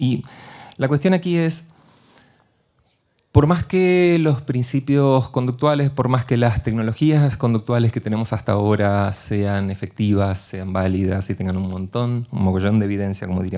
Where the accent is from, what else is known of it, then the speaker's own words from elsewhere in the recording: Argentina; Como buen argentino hemos terminado de planificar esto hace un par de horas